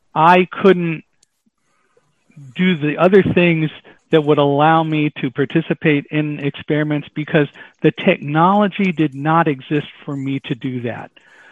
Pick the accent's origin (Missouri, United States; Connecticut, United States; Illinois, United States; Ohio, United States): Illinois, United States; Chicago; born there; I was born in Chicago, so I still consider it one of my favorite places.